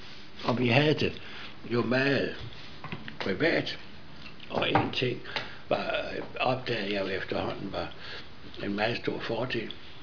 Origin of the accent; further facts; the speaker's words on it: Copenhagen, Capital Region of Denmark, Denmark; Men jeg som københavner regnede det jo ikke for noget.